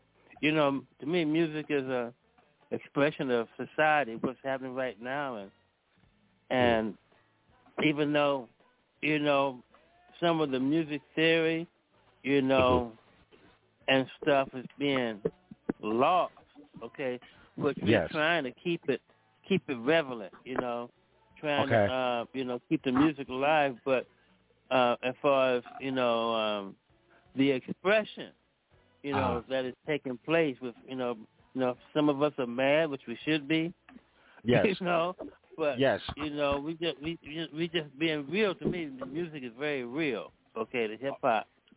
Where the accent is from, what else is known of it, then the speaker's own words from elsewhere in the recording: Vallejo, California, United States; I'm from V-Town, my hometown.